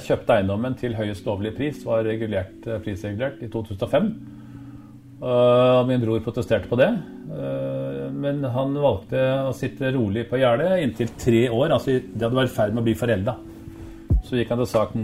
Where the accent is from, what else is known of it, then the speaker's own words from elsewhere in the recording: Oslo, Norway; Jeg er født på Aker i Oslo.